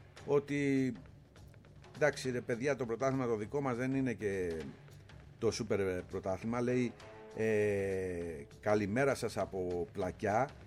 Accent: Greece; Αλλά όπως και να το κάνουμε, επειδή ζούμε στην Ελλάδα, είμαστε Έλληνες

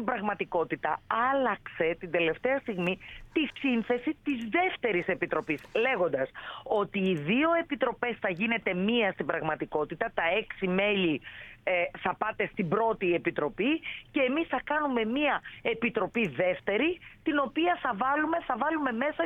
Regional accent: Larissa, Thessaly, Greece

